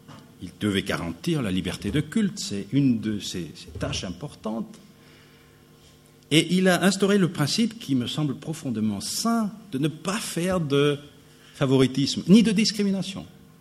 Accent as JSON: {"language": "French", "country": "France", "said": "Chez nous, en France, cette tentation n'existe pas."}